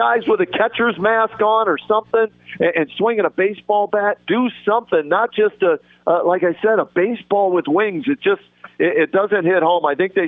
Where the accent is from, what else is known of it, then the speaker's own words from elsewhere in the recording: Pittsburgh, Pennsylvania, United States; now in Cleveland, United States; I grew up in Pittsburgh, okay, a Penguins fan. I cover the Monsters on TV here in Cleveland